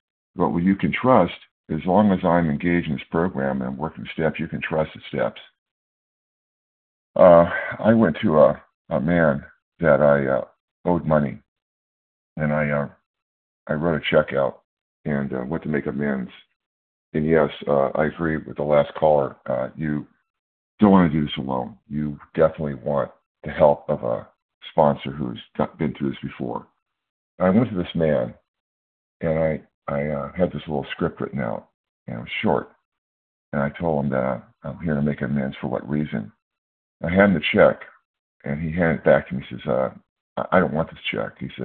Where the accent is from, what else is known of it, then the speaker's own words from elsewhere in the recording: California, United States; I'm from California.